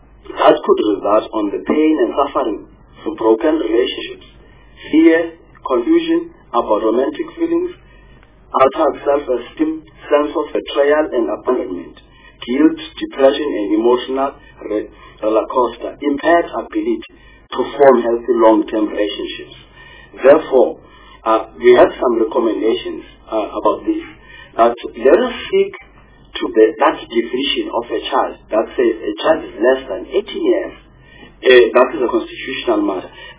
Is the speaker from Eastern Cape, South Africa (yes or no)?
yes; Eastern Cape, South Africa; I'm from the Eastern Cape